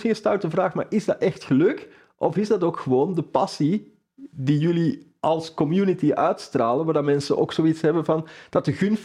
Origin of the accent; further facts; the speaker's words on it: Netherlands; Ik ben van Nederland. Ja.